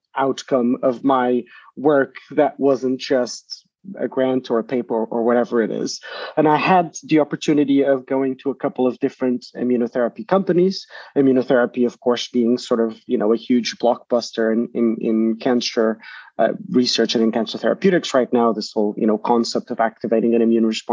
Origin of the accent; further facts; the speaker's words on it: Portugal; moved away as an adult; now in United Kingdom; I'm originally from Portugal, and I did my PhD at the University of Cambridge here in the UK, which is where I'm based now.